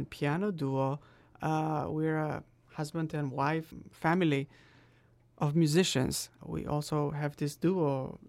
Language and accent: English; Bucharest, Romania; And then from Bucharest, Romania.